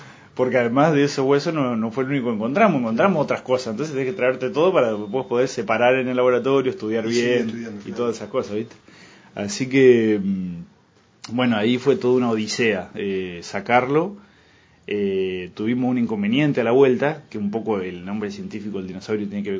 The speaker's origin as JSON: {"language": "Spanish", "town": "Dolores", "region": "Buenos Aires Province", "country": "Argentina", "also_born_or_lived": "La Plata", "lives_now": "Gualeguay, Argentina", "said": "Yo soy de Dolores, provincia de Buenos Aires. Ajá. Estudié mi carrera universitaria en La Plata, pero bueno, trabajo en Capital ahora y vivo desde 2012 acá en Gualeguay con mi familia acá en Gualeguay."}